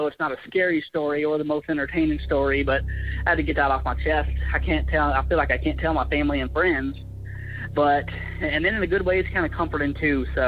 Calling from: Chattanooga, Tennessee, United States; I'm from the Chattanooga area.

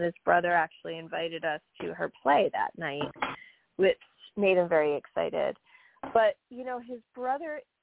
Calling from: New York, United States; from New York.

